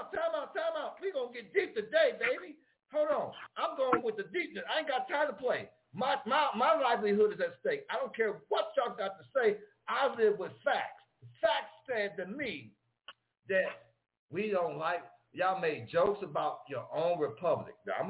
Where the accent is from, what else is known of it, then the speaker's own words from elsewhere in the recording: Buffalo, New York, United States; I'm from Buffalo. I watch Buffalo, love Buffalo